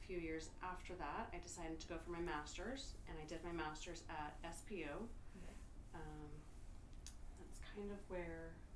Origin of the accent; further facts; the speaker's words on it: Seattle, Washington, United States; I grew up in Seattle.